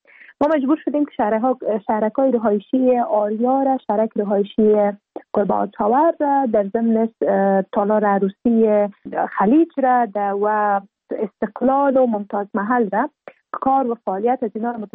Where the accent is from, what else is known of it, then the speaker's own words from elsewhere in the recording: Afghanistan; به عنوان یک افغان